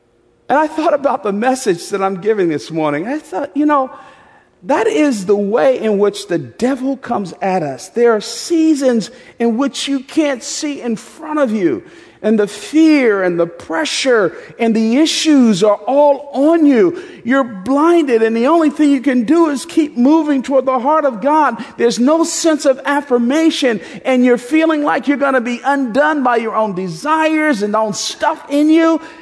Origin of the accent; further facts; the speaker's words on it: Northeast, United States; now in Atlanta, United States; I grew up in the Northeast, and, you know, I'm used to driving in some snow, although I've gotten a little soft here in Atlanta.